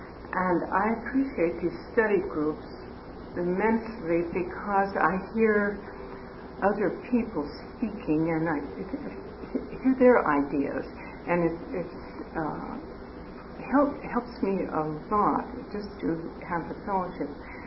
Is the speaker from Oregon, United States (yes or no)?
yes; Warrenton, Oregon, United States; from Warrenton, Oregon